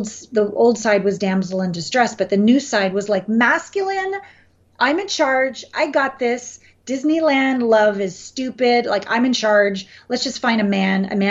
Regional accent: Canada; moved away as an adult; I'm from Canada, and I first left when I was 19 on my Uncle Phil's 18-wheeler semi over the border and down to LA to make it in Hollywood.

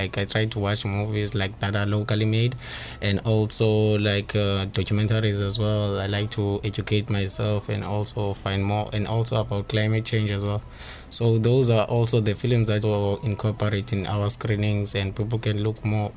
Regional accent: Khayelitsha, Western Cape, South Africa; I'm 25 years old and I'm from Khayelitsha.

